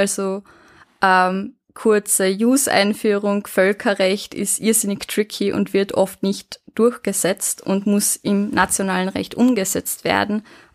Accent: Eberndorf, Carinthia, Austria; Ich musste dann mal halt eine von meiner Heimatgemeinde Eberndorf-Dobola war es, die sehr wohl eine zweisprachige Gemeinde hat, eben holen.

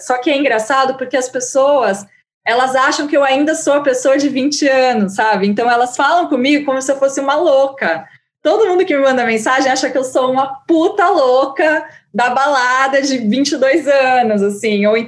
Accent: Araraquara, São Paulo, Brazil; Eu vim de Araraquara e eu cresci como uma adolescente que escrevia muitos diários

